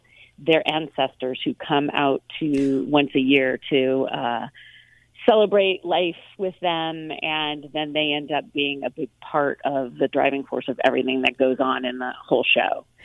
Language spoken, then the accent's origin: English; California, United States; I grew up actually in the East Bay